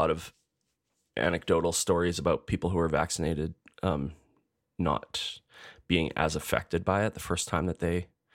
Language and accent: English; Edmonton, Alberta, Canada; We're two chefs from Edmonton, Alberta, Canada. We love food and we love to talk about it.